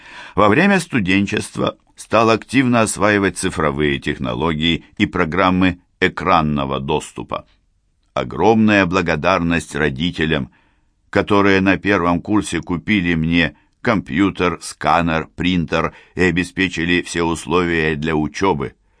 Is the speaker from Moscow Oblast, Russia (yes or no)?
no; Zelenodolsk, Tatarstan, Russia; Я родился в 1988 году. Мое детство прошло в Зеленодольске, где я и пошел в неполные 6 лет в первый класс общеобразовательной школы.